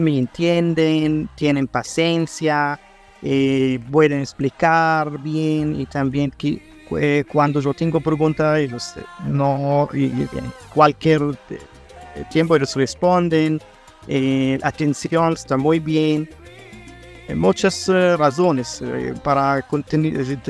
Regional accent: Israel; Spanish is a second language; also born or lived in Colombia; soy de Israel y yo estuve en Colombia con mi esposa colombiana.

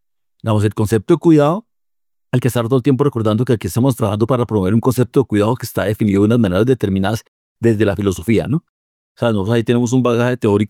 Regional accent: Colombia

